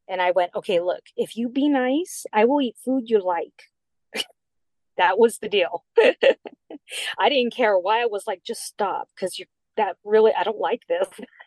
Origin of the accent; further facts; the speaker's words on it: Camp Lejeune, North Carolina, United States; born there; I was born on Camp Lejeune, North Carolina. And in 1974.